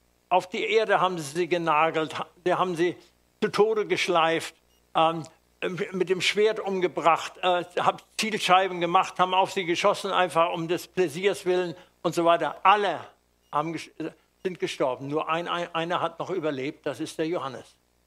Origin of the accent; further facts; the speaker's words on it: Hamburg, Germany; wie die Leute dann mitfiebern in meiner Heimatstadt Hamburg